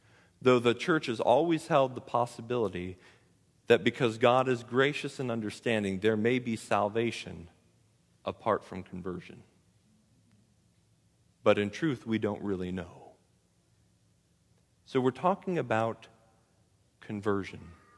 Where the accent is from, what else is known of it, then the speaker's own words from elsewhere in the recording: United States; because we're Americans. We grew up in the West, Western culture.